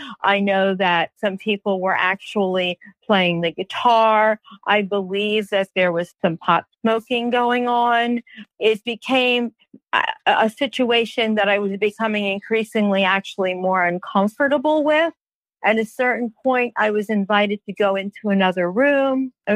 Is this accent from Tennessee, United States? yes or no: no; New York, United States; I had never seen big grasshoppers because I came from New York, and they used to chase me with grasshoppers.